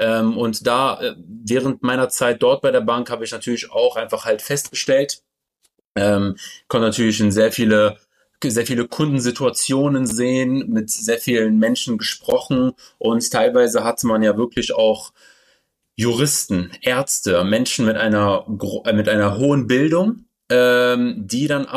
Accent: Düsseldorf, North Rhine-Westphalia, Germany; geboren, aufgewachsen in Düsseldorf

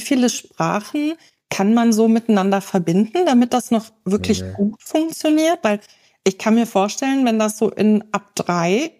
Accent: Bavaria, Germany; born there; in Franken, wo ich geboren bin.

